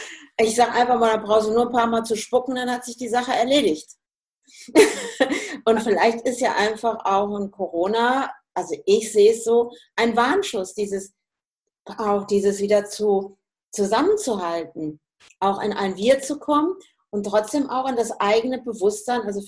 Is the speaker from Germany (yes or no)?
yes; Hesse, Germany; also ich komme ja eigentlich auch aus dem Hessischen, ne?